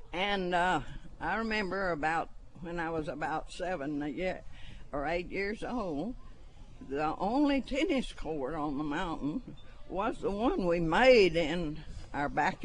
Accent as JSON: {"language": "English", "town": "Conway", "region": "Arkansas", "country": "United States", "tie": "born or raised there", "said": "Oh, no. I was raised in Conway."}